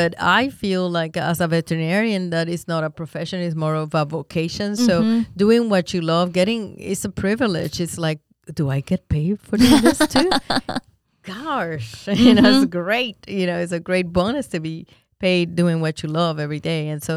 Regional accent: Puerto Rico; also born or lived in New York, United States; now in Winter Haven, United States; I was born in New York, grew up in Puerto Rico, and in a small town.

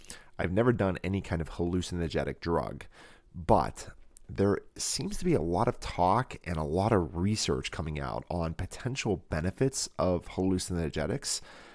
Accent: Pittsburgh, Pennsylvania, United States; I'm from Pittsburgh and I grew up in a blue collar atmosphere.

